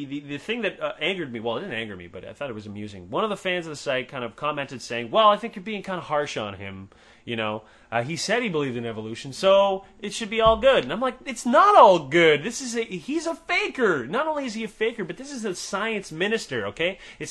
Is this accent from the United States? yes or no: no; Canada; Actually, I'll tell you one thing about being a Canadian atheist that disturbed me.